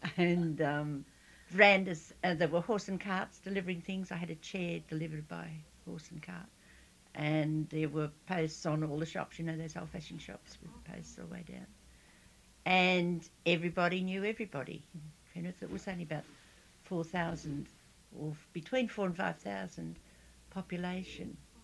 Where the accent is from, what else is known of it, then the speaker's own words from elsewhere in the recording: Sydney, New South Wales, Australia; born there; from 26 River Road, Emu Plains. I was born on the 23rd of August 1922 in Sydney, nationality I'm Australian